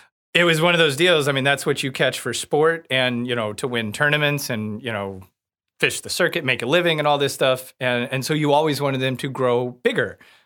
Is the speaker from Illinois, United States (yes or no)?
no; Warsaw, Missouri, United States; I grew up outside of Warsaw, Missouri on Truman Lake. My family, we have a resort there called Osage Bluff Marina. So, you know, I tell people I'm not from a small town. I'm actually from outside of the small town